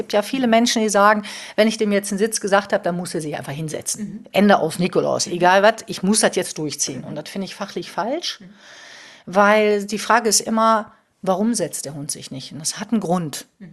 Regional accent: La Palma, Canary Islands, Spain; Ja, und ich komme ursprünglich aus La Palma, von den Kanaren.

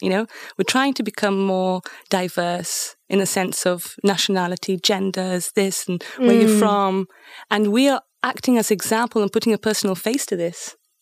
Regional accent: Greece; now in Germany; maybe initially people might have felt fearful that I'm like foreign, I came from Greece, I'm half English, half Greek, being in the German environment.

